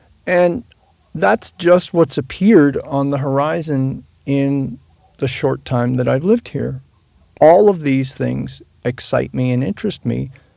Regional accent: New York City, New York, United States; moved away as an adult; And I am living a lifestyle in another country, no longer in my hometown of New York City

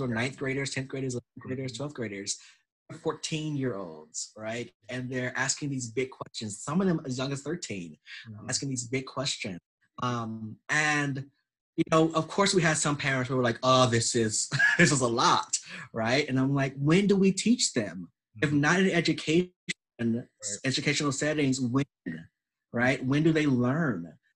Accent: Louisiana, United States; And I'm from Louisiana, and so much of our cultural to Louisiana, it's all about ancestry and heritage and what stories are behind.

